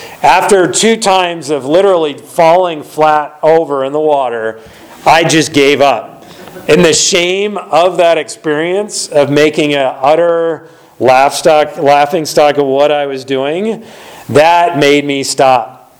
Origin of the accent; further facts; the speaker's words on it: Indiana, United States; So as a kid growing up in Indiana, we would always go to upstate New York each summer because that's where my grandparents lived.